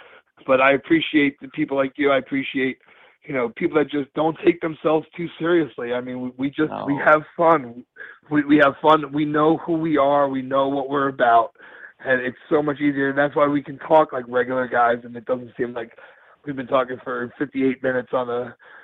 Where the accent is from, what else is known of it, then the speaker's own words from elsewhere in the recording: New York, United States; And like, I'm like, I'm from New York.